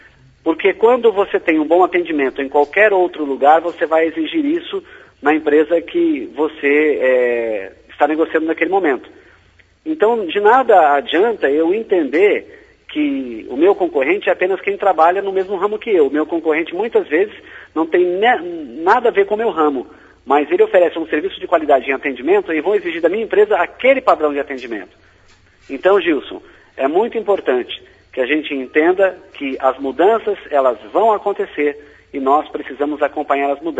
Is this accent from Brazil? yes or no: yes; Brazil; Por coração, é claro que eu sou brasileiro, torço pelo Brasil